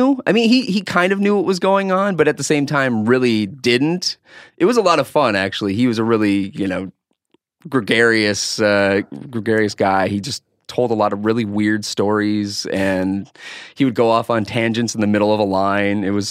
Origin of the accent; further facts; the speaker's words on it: Harwood, North Dakota, United States; The situation was it's a little town right outside of Fargo, North Dakota, called Harwood.